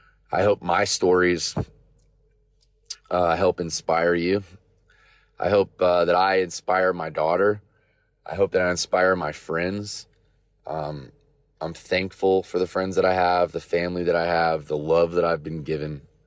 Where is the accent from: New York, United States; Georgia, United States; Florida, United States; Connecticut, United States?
Florida, United States; Vero Beach; as a surfer, as a kid growing up in Vero Beach, Florida, on the beach